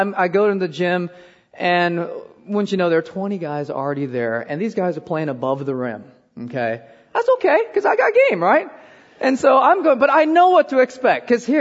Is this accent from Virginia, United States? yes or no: no; Iowa, United States; also born or lived in Korea; I was born in Korea, but I was raised in Iowa. This was back in the 70s, and in my experience, I felt like I was the only Asian in Iowa.